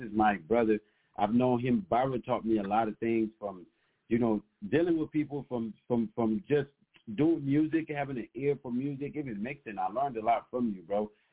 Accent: Chicago, Illinois, United States; growing up in Chicago is already hard enough, bro.

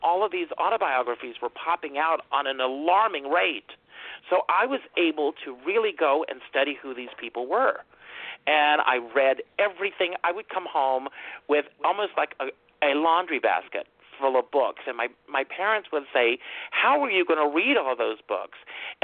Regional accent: Conway, South Carolina, United States; Well, I grew up in Conway, South Carolina.

